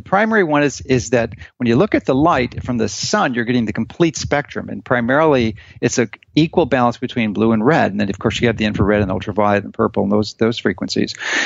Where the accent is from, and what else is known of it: Chicago, Illinois, United States; born or raised there; now in Florida, United States